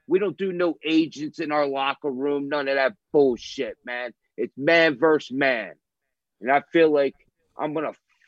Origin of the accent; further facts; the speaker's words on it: National Park, New Jersey, United States; And listen, I'm from National Park, New Jersey. I'm proud of where I'm from. All my friends and my people still live there with their families.